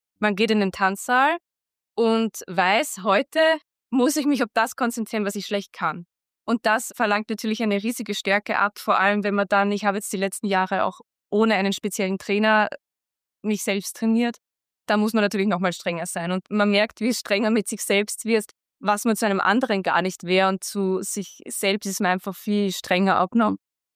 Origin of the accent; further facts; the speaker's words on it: Vienna, Austria; moved away as an adult; now in Linz, Austria; Ich bin Wienerin, genau. Also ich bin erst seit meinem 18. Lebensjahr hier nach Linz gekommen.